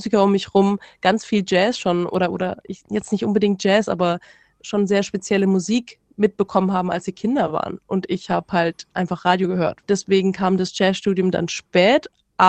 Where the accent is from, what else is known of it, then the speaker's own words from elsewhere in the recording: Bretten, Baden-Württemberg, Germany; Ich komme aus Bretten. Ich weiß nicht, ob Sie das kennen.